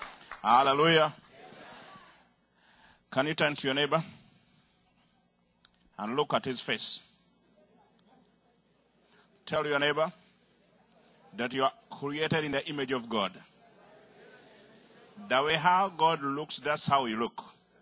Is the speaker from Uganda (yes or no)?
yes; Uganda; although I'm from Uganda and you are in the other side